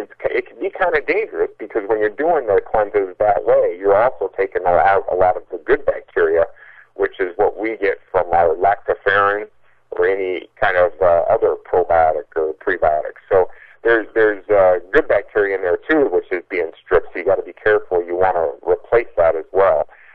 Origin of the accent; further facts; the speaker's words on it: Iowa, United States; now I'm from Iowa too.